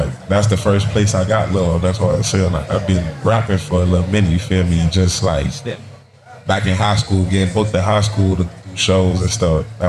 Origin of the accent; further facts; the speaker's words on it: Miami, Florida, United States; But I was born and raised in Miami, so like expressing Miami to the world, probably in a different way, you feel me?